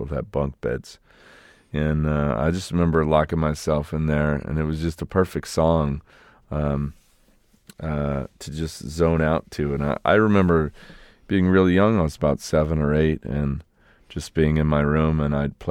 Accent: New York, United States; Yeah. Yeah. Troy, Albany and Saratoga Springs, that area

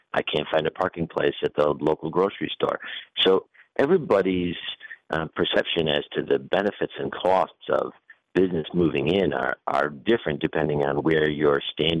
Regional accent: Midwest, United States; also born or lived in Chicago; now in Georgia, United States; I mean, I come from the Midwest. I moved here about 11 years ago. And, I was very skeptical about, moving my family from Chicago to Georgia.

